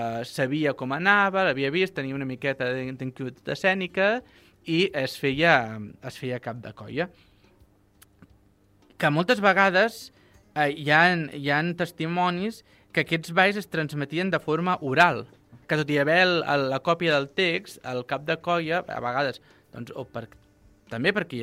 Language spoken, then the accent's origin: Catalan; La Bisbal, Catalonia, Spain; a la Bisbal, al meu poble, sabem de l'existència de cinc colles